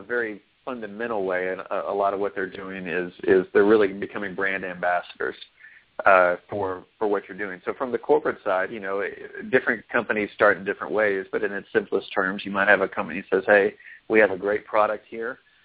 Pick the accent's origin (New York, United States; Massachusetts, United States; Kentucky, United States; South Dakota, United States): Kentucky, United States; moved away as an adult; now in Dallas, United States; well, I grew up in Kentucky